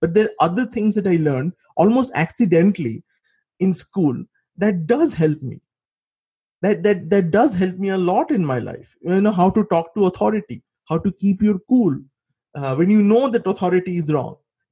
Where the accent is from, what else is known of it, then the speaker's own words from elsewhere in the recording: India; these are the fundamental assumptions we grew up in India.